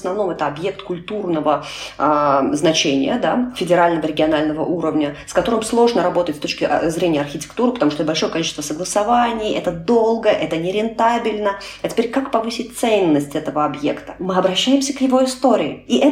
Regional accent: Murmansk Oblast, Russia; born there; also born or lived in White Sea; я родилась на Кольском полуострове, прожила много лет у Белого моря.

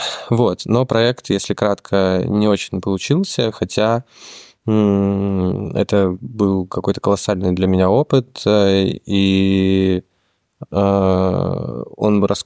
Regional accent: Chita, Zabaykalsky Krai, Russia; так как я из Читы, и в принципе знаю там, как живут регионы

